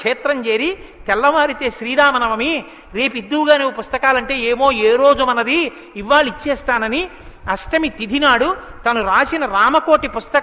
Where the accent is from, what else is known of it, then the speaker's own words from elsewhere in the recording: Guntur, Andhra Pradesh, India; నేను ఎందుకు గుంటూరు వాడిని కాను, నేను గుంటూరు వాడిని. కాబట్టి మన గుంటూరు అంత గొప్పది.